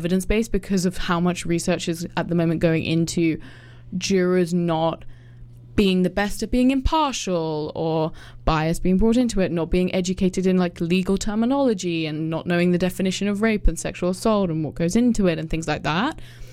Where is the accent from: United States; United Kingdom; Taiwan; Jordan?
United Kingdom; England; I'm obviously from England